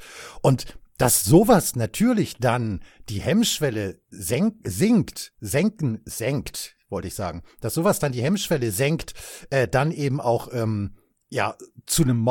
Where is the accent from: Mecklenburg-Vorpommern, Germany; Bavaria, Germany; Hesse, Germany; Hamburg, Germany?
Hamburg, Germany; Also ich meine, ich bin da geboren, ich bin da aufgewachsen